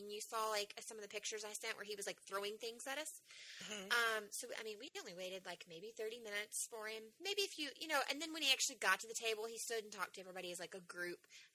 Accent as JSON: {"language": "English", "region": "Tennessee", "country": "United States", "tie": "born or raised there", "said": "because I grew up 45 minutes outside of Nashville, and that is not what I was expecting at all."}